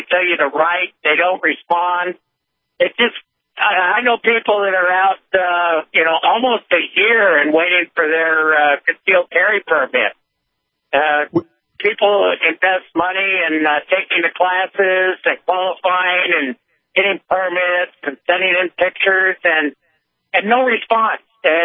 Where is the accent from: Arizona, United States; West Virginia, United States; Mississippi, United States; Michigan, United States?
Arizona, United States; You know, I'm from Arizona, and you can be a citizen of another state.